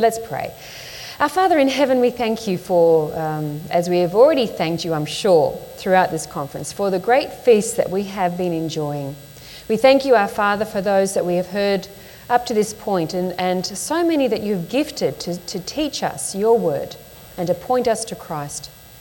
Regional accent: Sydney, New South Wales, Australia; So I come from Sydney. I live in Sydney.

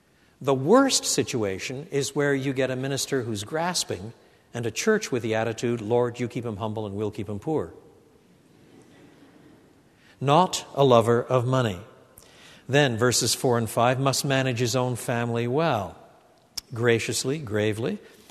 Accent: Quebec, Canada; I was brought up in French Canada

